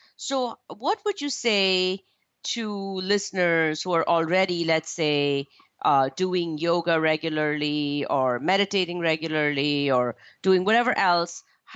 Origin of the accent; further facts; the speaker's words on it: India; I know this only because I was born and raised in India.